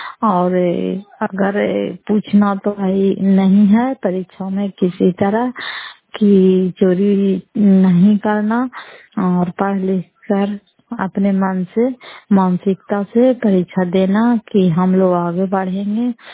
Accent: Fatehpur, Bihar, India; घर फतेहपुर, पंचायत मकरौता, जिला नालंदा, करार पसराय प्रखंड की निवासी हूं।

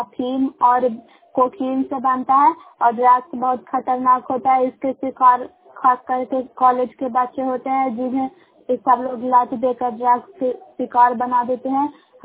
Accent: Bairiganj, Bihar, India; ग्राम बैरीगंज post निकलौता जिला नालंदा की निवासी हूँ।

